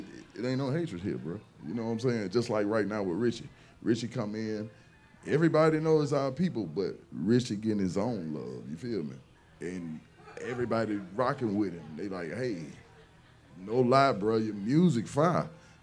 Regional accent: Montgomery, Alabama, United States; I mean, it's the same thing where I'm from. You know what I'm saying? I'm from Alabama. I'm from Montgomery.

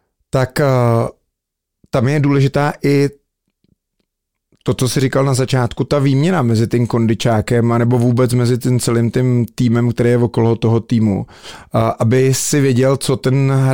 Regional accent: Plzeň, Plzeň Region, Czechia; protože jsem Plzeňák

